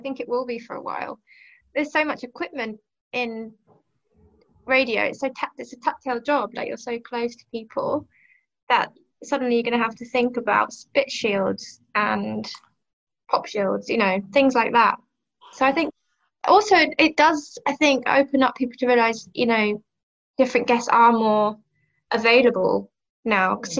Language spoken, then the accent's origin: English; London, United Kingdom; But I went to a university that was in my hometown, so...